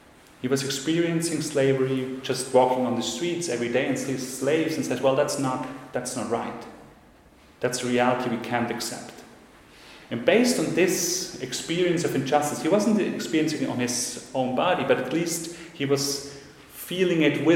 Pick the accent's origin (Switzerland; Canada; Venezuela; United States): Switzerland; English is a second language; And as I'm coming from Switzerland, to use another stereotype, I will be still in charge and responsible for keeping time.